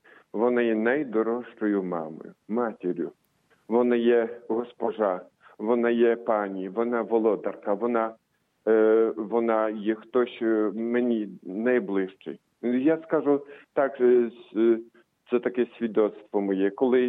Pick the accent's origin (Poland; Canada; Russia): Poland; now in Ukraine; тому що я сам з Польщі, так що в Польщі